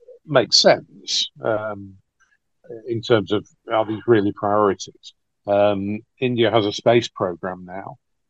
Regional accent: United Kingdom; the money which we have paid for as British taxpayers in aid to that region

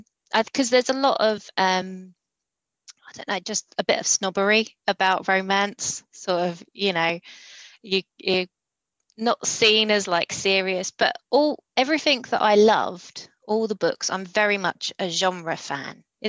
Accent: London, United Kingdom; I grew up in London

